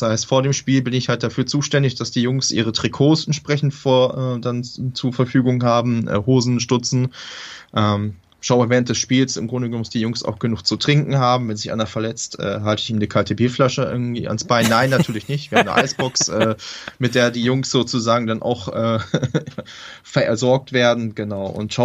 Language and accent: German; Gütersloh, North Rhine-Westphalia, Germany; Genau, also ursprünglich komme ich aus Ostwestfalen.